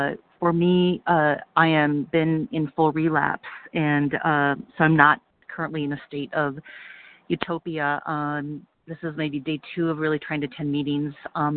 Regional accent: New York City, New York, United States; I am from New York City.

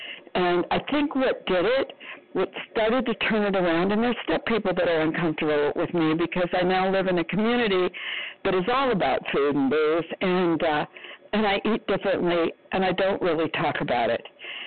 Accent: Arizona, United States; I am from Arizona.

